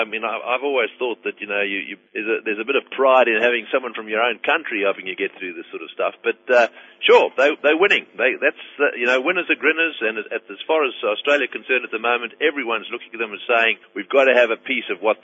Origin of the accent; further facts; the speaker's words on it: South Africa; You know, coming from South Africa, we had no one.